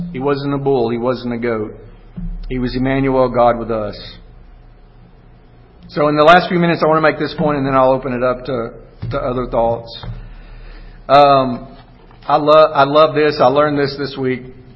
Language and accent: English; Alabama, United States; Growing up in Alabama, that's a thing.